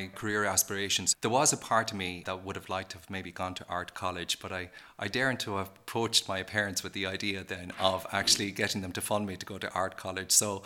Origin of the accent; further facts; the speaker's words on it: Kilkenny, Leinster, Ireland; I come from Kilkenny, really